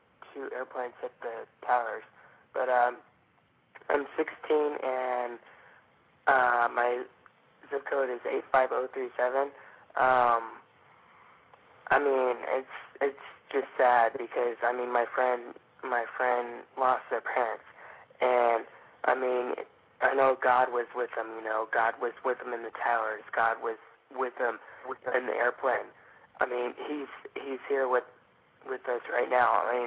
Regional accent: Phoenix, Arizona, United States; I'm from Phoenix, Arizona.

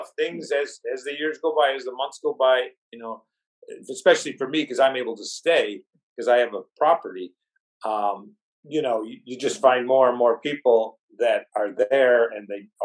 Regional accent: Utica, New York, United States; when I am in Cropani, all the names, you know, are my hometown names. And I joke to my brother, one day when you come here, you're going to realize, you walk down the street, and everybody's from, looks like they're from Utica.

